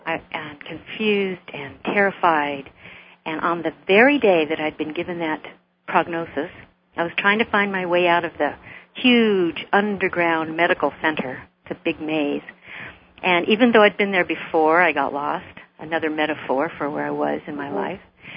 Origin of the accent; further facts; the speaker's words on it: Arizona, United States; born there; I was born in near Arizona